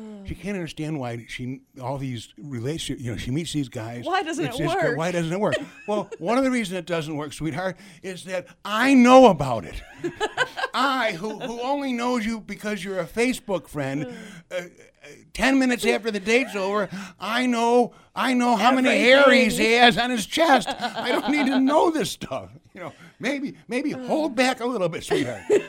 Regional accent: Chicago, Illinois, United States; also born or lived in Florida; Chicago. I born and raised in Chicago, and I've lived a few other places.

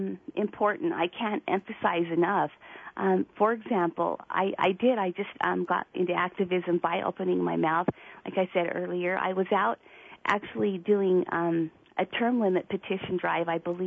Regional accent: Shelley, Idaho, United States; And I'm originally from Shelley, Idaho, and so I'm really excited to do a show with you today

